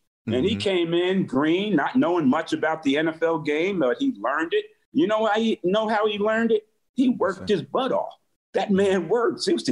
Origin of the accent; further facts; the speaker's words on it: New Jersey, United States; Okay, I'm from New Jersey. I grew up a Giant and a Jet fan.